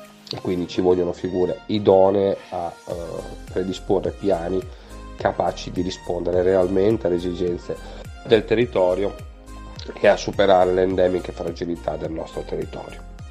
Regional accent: Emilia-Romagna, Italy; le endemiche situazioni di fragilità della mia terra, essendo io romagnolo.

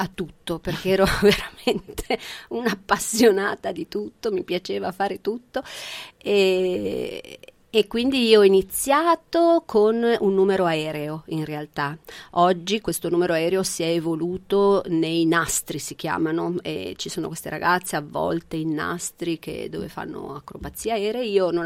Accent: Genoa, Liguria, Italy; i miei sono di Genova, la mia famiglia è di Genova, Genova, Reggio Emilia, ma insomma Genova siamo vissuti la maggior parte del tempo.

